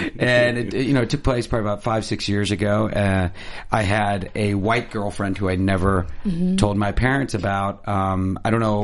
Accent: United States; born there; it's this weird dichotomy where I grew up, I'm American born, but I grew up in an Indian household. So I'm watching, American romantic comedies.

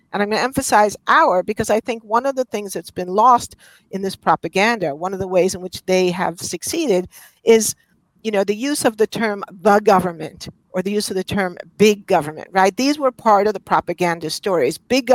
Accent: New York City, New York, United States; I grew up in New York City, where we used to say it was a two-party system, the regular Democrats and the reform Democrats.

